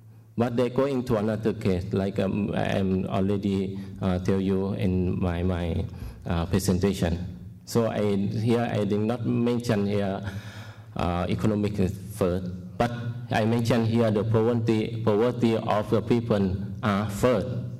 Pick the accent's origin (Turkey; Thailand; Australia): Thailand; English is a second language; In Thailand, we are different from Singapore, which are in Thailand, majority is Buddhist, and minority are Muslim.